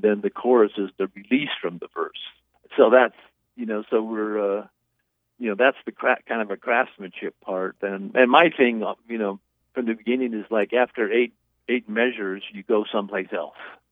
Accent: California, United States; growing up in the East Bay, we used to have this station, KDIA, that … used to be a DJ on

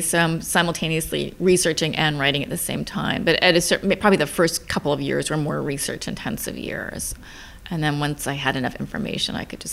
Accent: California, United States; I mean, I grew up in California, so I know about the landscape there

